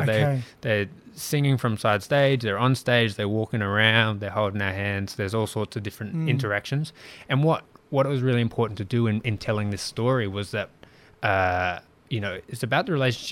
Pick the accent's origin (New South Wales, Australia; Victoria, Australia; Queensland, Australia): New South Wales, Australia; Sydney; growing up in Sydney in a single mother family.